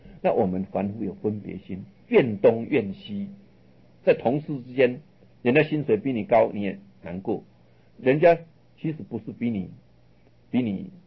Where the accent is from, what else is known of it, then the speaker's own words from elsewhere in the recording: China; 但上天有好生之德，所以我们中国人啊，把天命叫做性，也就是这个道。